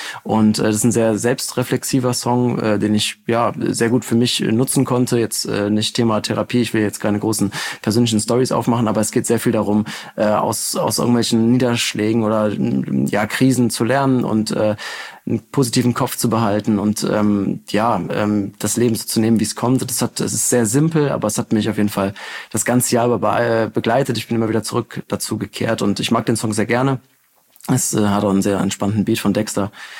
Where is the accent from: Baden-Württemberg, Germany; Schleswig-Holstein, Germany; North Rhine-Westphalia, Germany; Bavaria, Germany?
North Rhine-Westphalia, Germany; born or raised there